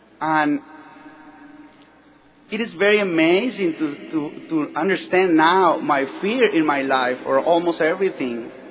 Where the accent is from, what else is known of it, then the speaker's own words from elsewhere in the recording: Sonora, Mexico; English is a second language; I grew up in a family of eight brothers and sisters. I grew up in Mexico, in Sonora State. And I started drinking when I was 9 years old.